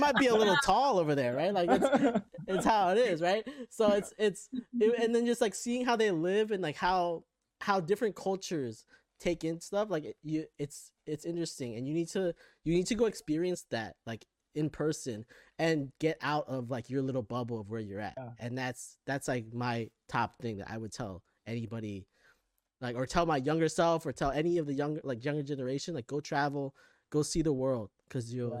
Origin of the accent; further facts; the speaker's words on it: Florida, United States; I grew up, like, born and raised in Florida. Like, I knew nothing other than Florida.